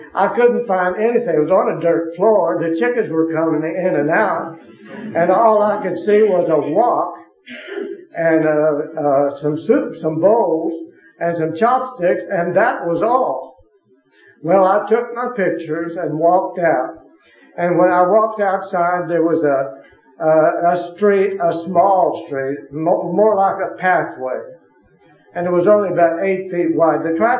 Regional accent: Ventura, California, United States; I'm from Ventura, California. And I'm a businessman.

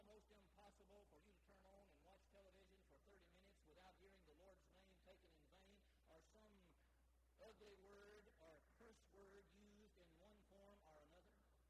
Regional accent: Southern United States, United States; accent: Southern drawl; They listen to my speech, and because of the Southern drawl, they realize that I'm from a certain part of the country.

